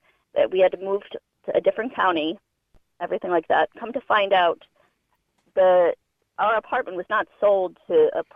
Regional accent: United States; It's kind of odd to me as an American

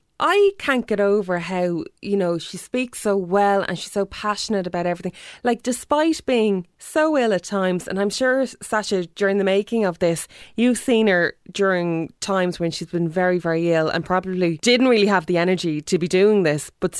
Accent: Ireland; where she's talking about how us as Irish people were ashamed to talk about our private parts

